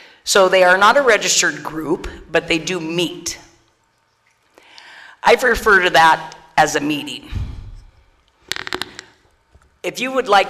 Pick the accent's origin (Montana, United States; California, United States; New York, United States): Montana, United States; Libby; So in my small town of Libby, Montana, we have a couple gro